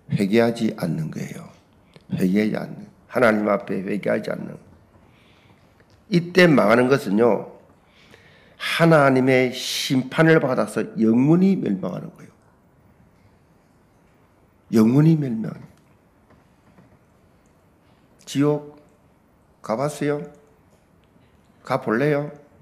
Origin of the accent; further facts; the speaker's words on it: Busan, South Korea; 또 부산 사람으로서 느끼는 게 있거든요. 그 부산 사람만이 할 수 있는 그 인간미란 게 있습니다.